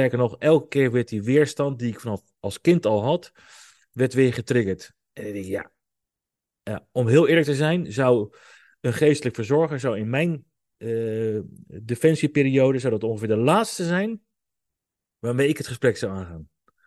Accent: South Holland, Netherlands; ik ben opgegroeid in het Westland bij twee ouders die veel naar de kerk gingen.

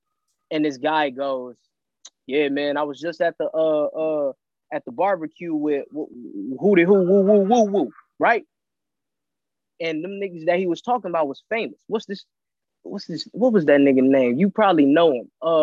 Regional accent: Houston, Texas, United States; Now, I'm from the hood already. I'm from Fondren and Braeswood, Southwest Houston. Grandma stay on MLK, South Park, baby, let's go.

